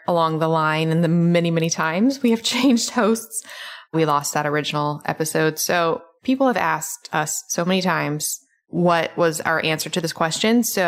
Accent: Memphis, Tennessee, United States; I grew up in Memphis, though. Oh, my goodness. Talk about thunderstorms.

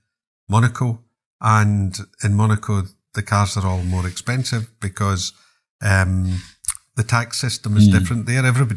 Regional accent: Glasgow, Scotland, United Kingdom; And I'm a Glaswegian

